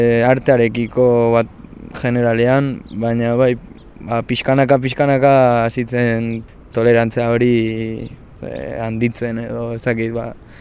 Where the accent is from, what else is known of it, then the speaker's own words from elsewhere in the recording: Pasaia, Basque Country, Spain; Pasaiakoa naiz, 20 urte ditut. Oraintxe bertan arte errak ikasten ari naiz Bilbon, Leioan.